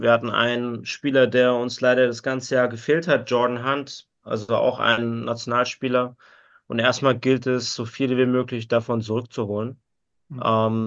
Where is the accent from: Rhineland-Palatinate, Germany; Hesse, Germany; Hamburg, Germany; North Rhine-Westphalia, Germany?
Hesse, Germany; Bad Hersfeld; Das bleibt so. Bad Hersfeld ist meine Heimat.